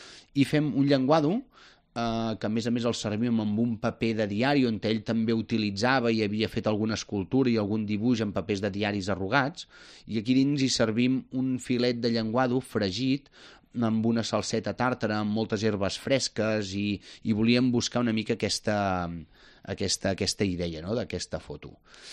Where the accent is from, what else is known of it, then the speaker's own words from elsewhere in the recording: Catalonia, Spain; Jo, com a empordanès, el mar i muntanya és algo que em sorgeix de forma innata